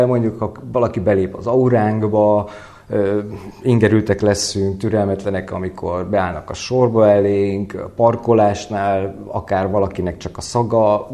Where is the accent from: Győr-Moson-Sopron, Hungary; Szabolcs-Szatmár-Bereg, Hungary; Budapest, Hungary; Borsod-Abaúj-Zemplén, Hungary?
Budapest, Hungary; én budapesti embernek mondom magam, vagy vallom, hát én törzsgyökeres budapesti vagyok, ha így mondhatjuk. Tehát teljesen a belvárosba nőttem fel.